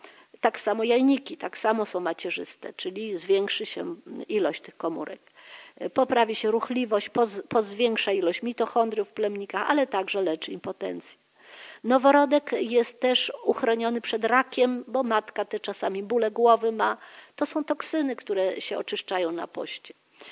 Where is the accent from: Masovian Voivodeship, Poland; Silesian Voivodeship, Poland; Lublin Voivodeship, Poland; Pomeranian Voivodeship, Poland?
Pomeranian Voivodeship, Poland; Gdańsk; bo jestem z Gdańska